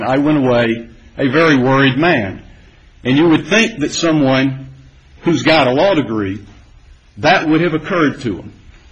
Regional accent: South Carolina, United States; I'm from South Carolina, where we elect our officials forever.

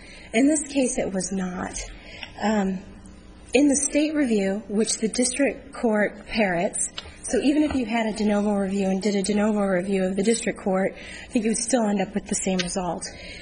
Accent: Phoenix, Arizona, United States; I'm from Phoenix, Arizona.

